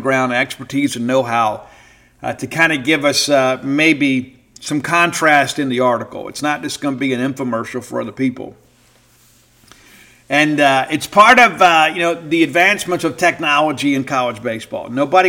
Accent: Mississippi, United States; I'm not judging, but I'm from South Mississippi. We have to have ranch dressing on it

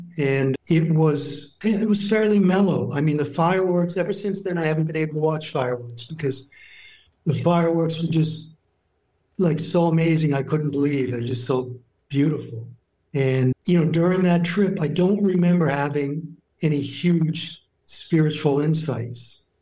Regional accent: New Hampshire, United States; I grew up in New Hampshire, so pretty small town.

